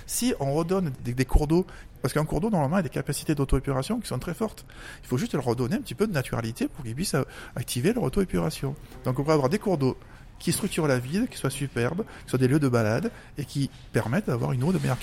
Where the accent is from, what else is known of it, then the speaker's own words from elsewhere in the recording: Marseille, Provence-Alpes-Côte d'Azur, France; Je suis Marseillais de souche, ça s'entend.